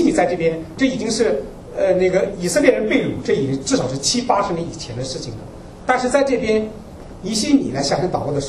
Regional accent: Zibo, Shandong, China; 我是山东人，然后那淄博那边

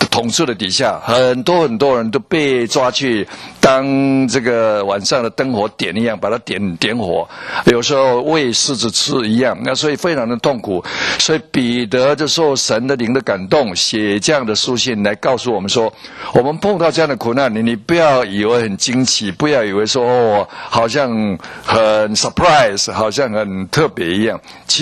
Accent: United States; 就是我们美国人也说啊 ，no pain no gain。

